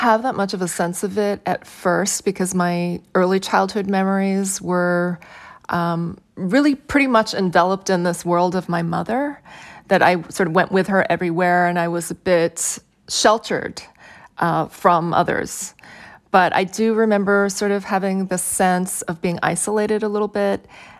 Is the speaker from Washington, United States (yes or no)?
yes; Chehalis, Washington, United States; experiences like this sort of accumulated over the time that I grew up in Chehalis